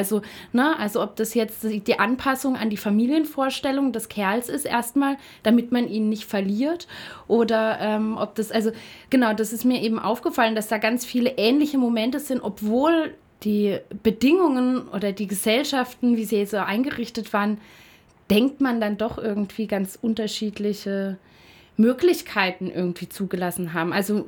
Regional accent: West Germany, Germany; ich bin ja in Westdeutschland groß geworden mit ganz westdeutschen Eltern.

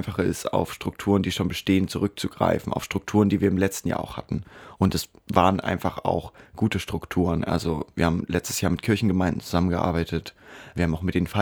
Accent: Bitterfeld, Saxony-Anhalt, Germany; Ich komme ja aus Bitterfeld.

